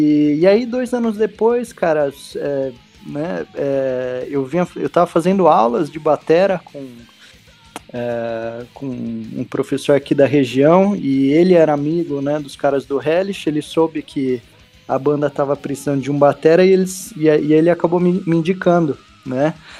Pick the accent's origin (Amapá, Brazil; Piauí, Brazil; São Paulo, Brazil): São Paulo, Brazil; Valinhos; eu sou de Valinhos, que é uma cidade muito próxima de Campinas, né, aqui do interior de São Paulo